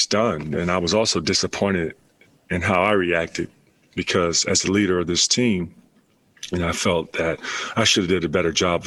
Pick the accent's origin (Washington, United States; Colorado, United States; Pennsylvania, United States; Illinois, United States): Illinois, United States; Chicago; You know, I'm from Chicago. You know, there's this famous word that they say, snitches get stitches.